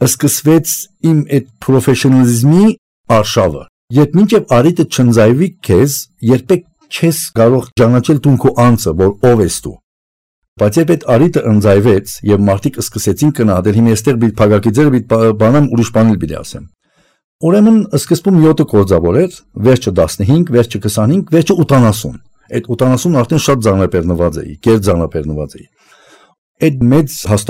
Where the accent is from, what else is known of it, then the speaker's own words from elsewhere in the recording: Anjar, Beqaa, Lebanon; now in Armenia; ես ծնվել ու մեծացել եմ Լիբանանի Անջար գյուղում, Հայաստանից դուրս միակ հայկական հողադարածքն է, որ գյուղաբեդից մինչ աղբահավակը, ոստիկանները, մենք ամենքս հայեր ենք